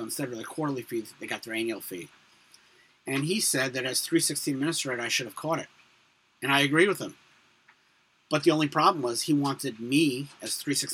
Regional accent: Brooklyn, New York, United States; born there; As I always say, I was born in Brooklyn.

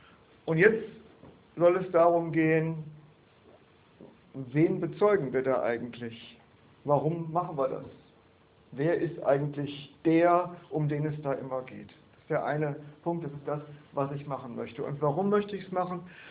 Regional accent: North Rhine-Westphalia, Germany; die beiden waren schon ein bisschen tüdelig, wie man bei uns in Westfalen sagt.

